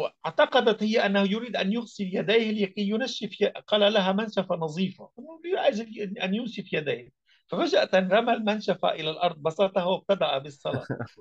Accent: Lebanon; وتعرف السجون عندنا في لبنان مثلا

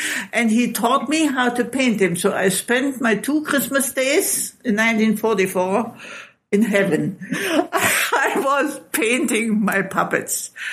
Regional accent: Halle, Saxony-Anhalt, Germany; I grew up in Halle, an der Saale, which mm-hmm. is a fairly big city. in the former center of Germany

